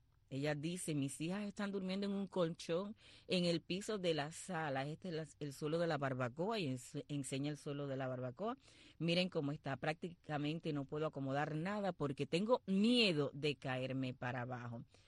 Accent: Cuba; now in United States; Llevamos a Cuba en el corazón. Somos cubanos y somos ciudadanos americanos.

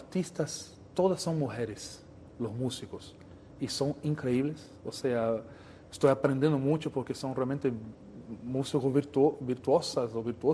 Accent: Brazil; Spanish is a second language; also born or lived in Paris; Pero claro, como brasileño me encanta el sol, el clima es un privilegio.

